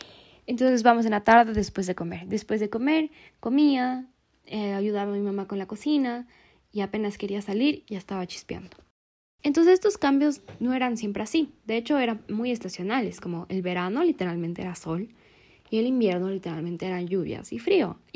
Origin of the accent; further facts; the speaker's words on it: Quito, Pichincha, Ecuador; Soy de Quito, Ecuador